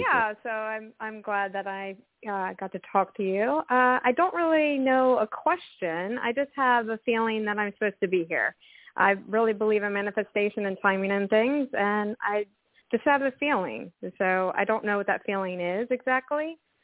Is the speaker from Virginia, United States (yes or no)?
yes; Virginia, United States; Virginia.